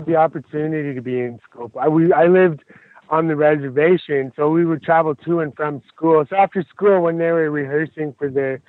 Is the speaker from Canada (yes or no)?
yes; Alberta, Canada; I grew up in Southern Alberta on the Blood Tribe. It's a part of the Blackfeet Confederacy.